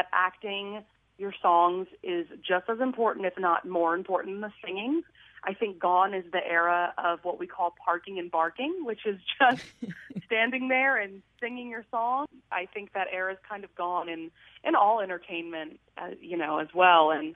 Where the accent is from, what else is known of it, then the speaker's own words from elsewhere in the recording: Destrehan, Louisiana, United States; I grew up in Destrehan, Louisiana.